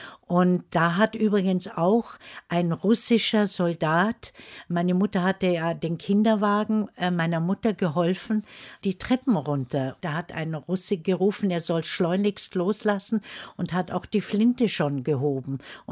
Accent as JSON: {"language": "German", "region": "Silesian Voivodeship", "country": "Poland", "tie": "born there", "said": "Ich bin ja geboren in Oberschlesien, Auschwitz war nicht weit."}